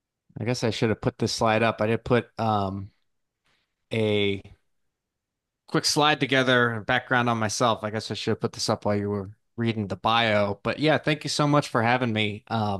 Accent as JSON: {"language": "English", "region": "California", "country": "United States", "also_born_or_lived": "East Coast", "moved": "yes", "said": "Originally, I'm from California and kind of have found myself on the East Coast for, pretty much the entire time since high school through the Navy and then, coming out here for work."}